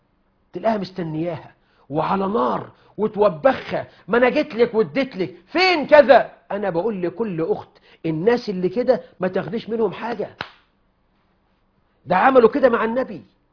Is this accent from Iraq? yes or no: no; Egypt; أنا أنبه هنا على شيء يحصل بين النساء عندنا في مصر